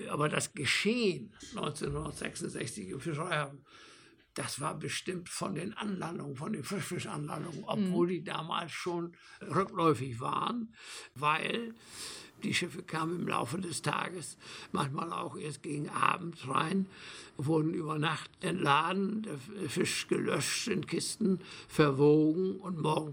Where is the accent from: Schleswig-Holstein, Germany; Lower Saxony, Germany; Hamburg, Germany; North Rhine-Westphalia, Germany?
Lower Saxony, Germany; Ich bin im Ammerland aufgewachsen. Es zog mich immer in die Nähe des Wassers, in die Nähe der Nordsee.